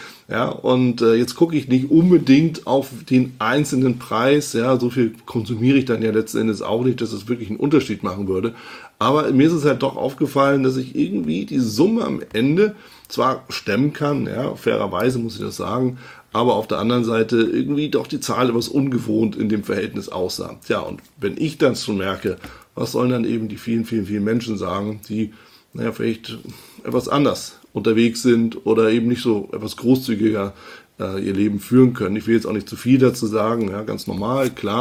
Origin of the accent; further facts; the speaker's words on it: Hamburg, Germany; begrüße Sie ganz, ganz, ganz herzlich aus meiner Heimatstadt, mehr oder weniger Heimatstadt, aus Hamburg.